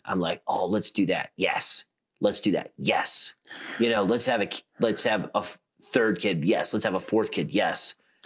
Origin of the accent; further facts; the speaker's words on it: South Dakota, United States; I've got a buddy on the Platte River here, but I grew up in South Dakota just doing sloughs and stuff early morning.